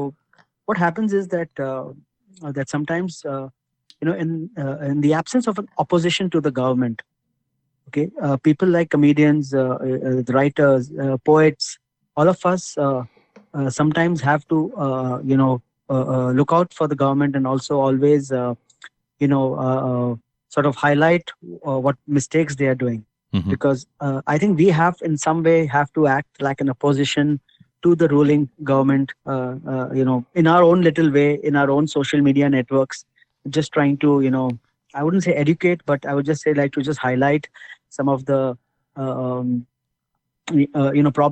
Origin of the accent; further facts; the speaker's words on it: India; as a human being, as a person, as an Indian, I feel all politicians are same.